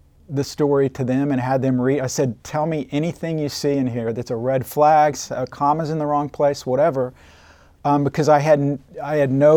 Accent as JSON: {"language": "English", "town": "Oklahoma City", "region": "Oklahoma", "country": "United States", "tie": "born or raised there", "said": "But I grew up in Oklahoma City, went to UConn High School, went to Oklahoma State, and then after Oklahoma State, I got a job in Odessa, Texas."}